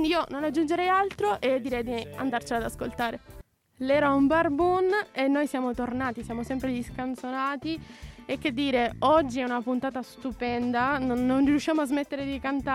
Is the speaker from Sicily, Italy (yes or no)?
yes; Sicily, Italy; è mio usanza raddoppiare, sono siciliana purtroppo, le doppie ci sono e si sentono.